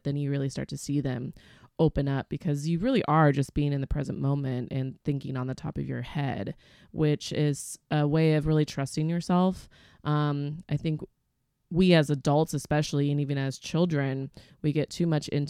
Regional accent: Eugene, Oregon, United States; No, I'm from Eugene. I lived in Los Angeles for 6 years.

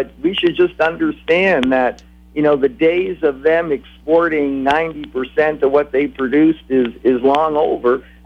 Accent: Toronto, Ontario, Canada; look, I'm from Toronto. We're 90 miles away from Niagara Falls.

